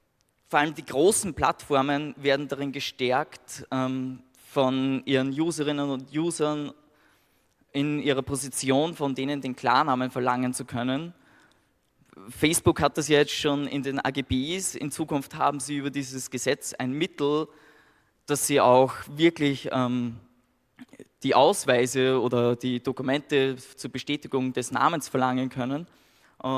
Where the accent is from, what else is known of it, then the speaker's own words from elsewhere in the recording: Austria; ich bin Österreicher